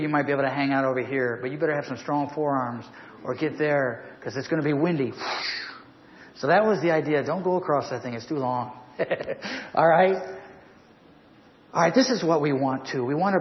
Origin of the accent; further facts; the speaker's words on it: Ohio, United States; Where I grew up in Ohio, there was wooden covered bridges that the Amish people used.